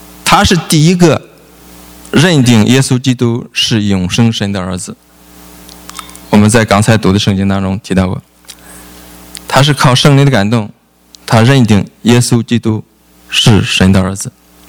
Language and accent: Chinese; Shandong, China; 像我是山东人，一说山东人如何的好，我心里听特高兴